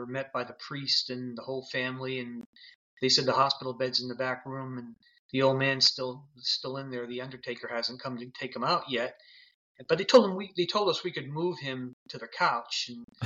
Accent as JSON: {"language": "English", "town": "Foxborough", "region": "Massachusetts", "country": "United States", "said": "I'm originally from Foxborough, Massachusetts."}